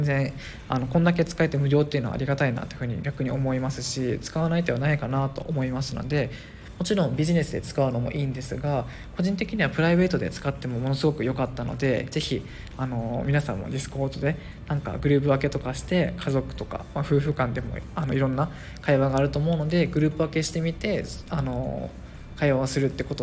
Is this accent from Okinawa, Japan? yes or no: yes; Okinawa, Japan; 僕が沖縄出身で彼女がインドネシア出身なので、年に1回は沖縄にも行くしインドネシアにも行くんですね。